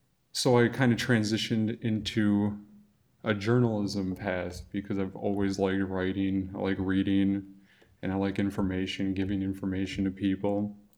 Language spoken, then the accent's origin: English; Milwaukee, Wisconsin, United States; I grew up in Milwaukee, Wisconsin. As some of you might be familiar, it's a very post-industrial town.